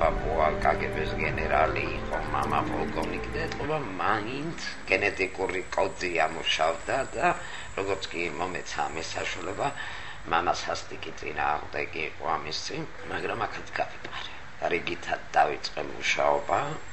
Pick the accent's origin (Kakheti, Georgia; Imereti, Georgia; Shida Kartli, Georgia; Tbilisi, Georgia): Tbilisi, Georgia; გავიზარდე, სადაც ცხოვრობ ახლა, იარმკა ქვია ამას, ალექსანდროვის ბაღის წინ.